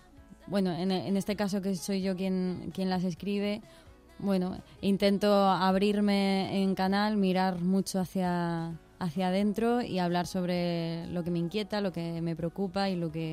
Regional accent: San Fernando de Henares, Community of Madrid, Spain; yo sí que soy de... Me crié en San Fernando de Henares.

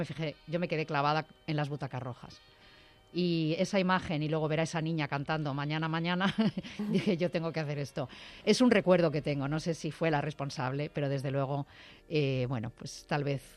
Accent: Spain; mi familia está aquí. Y mi país es España. Y a mí me gusta España y vivir en mi país con mi gente.

